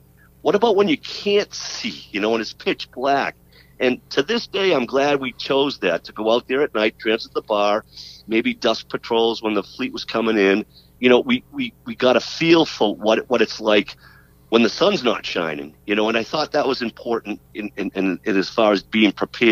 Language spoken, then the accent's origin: English; East Coast, United States; because I was from the East Coast and I talked the way I did.